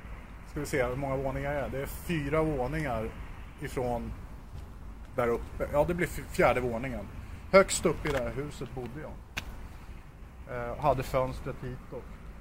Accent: Sundbyberg, Stockholm County, Sweden; Jag är ju uppvuxen i Ursvik på 60-talet då.

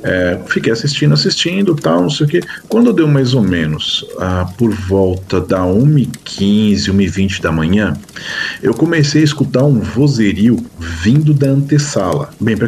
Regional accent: São Paulo, Brazil; E eu não, claro, sou de São Paulo.

